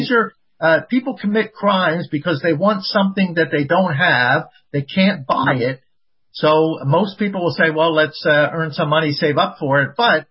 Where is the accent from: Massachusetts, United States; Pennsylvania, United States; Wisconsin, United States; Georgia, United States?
Pennsylvania, United States; Philadelphia; born there; I live near Philadelphia. I was born in Philadelphia.